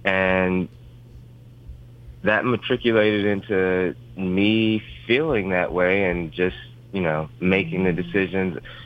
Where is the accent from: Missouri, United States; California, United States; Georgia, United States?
Missouri, United States; Ferguson; I'm from the Ferguson, Missouri area